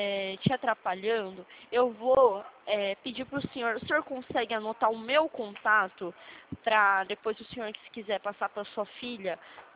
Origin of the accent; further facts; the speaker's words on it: São Paulo, Brazil; Eu sou paulista mesmo.